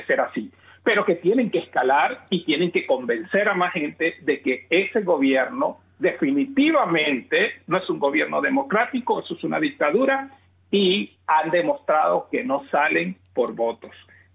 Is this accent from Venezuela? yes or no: yes; Venezuela; Mira, como venezolano me siento preocupado por nuestra gente, por todo lo que está pasando aquí.